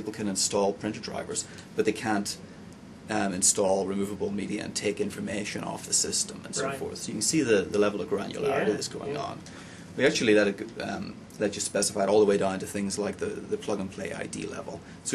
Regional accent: Belfast, Northern Ireland, United Kingdom; I'm from Belfast and John's from Dublin.

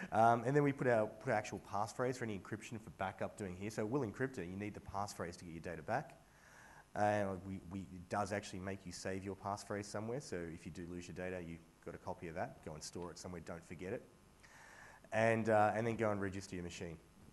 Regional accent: Australia; I actually, as an Australian, when we play in the rugby or something, or maybe a game we could win

